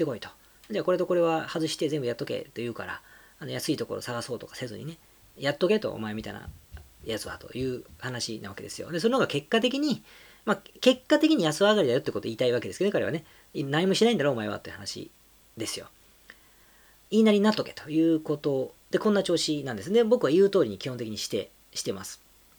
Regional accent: Osaka, Japan; now in Tokyo, Japan; 僕って大阪出身なんですが、

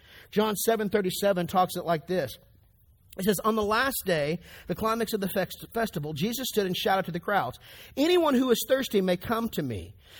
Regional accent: the South, United States; If you've growing up in the South, you know, we always had these old ponds that we go fishing in.

